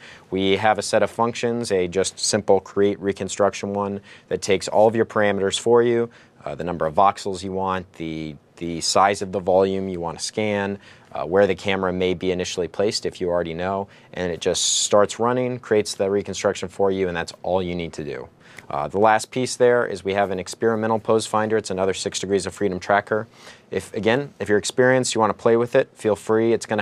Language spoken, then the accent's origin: English; Texas, United States; I'm a Texan, so I understand.